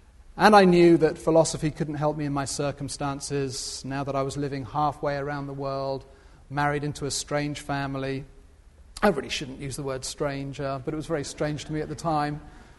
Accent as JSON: {"language": "English", "country": "United Kingdom", "tie": "born or raised there", "said": "I think you could probably tell from the accent where I'm from. Okay, I was born and bred in Britain for 26 years"}